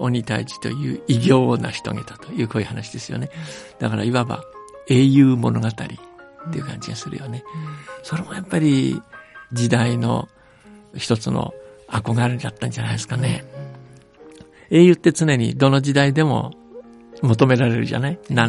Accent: China; 僕は中国育ちなんだけど、例えば黄河っていう川の千何百キロか平らなところ流れてるんですね

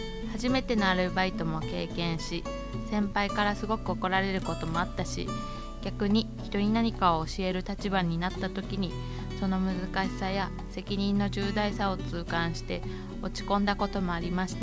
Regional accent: Nagasaki, Japan; also born or lived in Fukuoka; 私は卒業後は地元の長崎へ戻って就職し、

